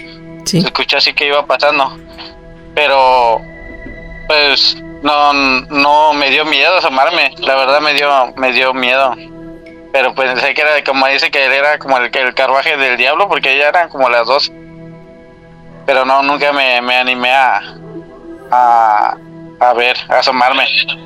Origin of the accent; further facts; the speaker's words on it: Tijuana, Baja California, Mexico; pues ahí estuve viviendo en Tijuana, soy de Tijuana.